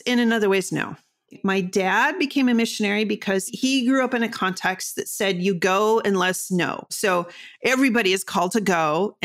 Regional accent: Brazil; whether it was as a missionary kid growing up in Brazil

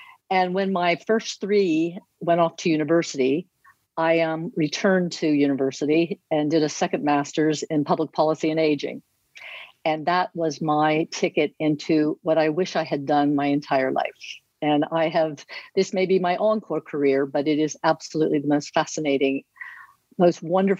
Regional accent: Pennsylvania, United States; moved away as an adult; now in California, United States; So I grew up in Pennsylvania, and after I finished undergrad, I moved to California and in 1977.

